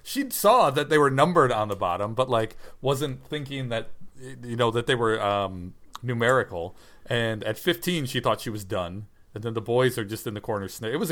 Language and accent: English; United States; I know that because I'm American, I think that the world revolves around our country